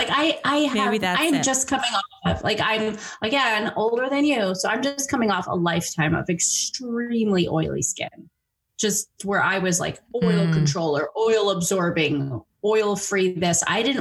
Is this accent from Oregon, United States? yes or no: no; Illinois, United States; We're from Chicagoland.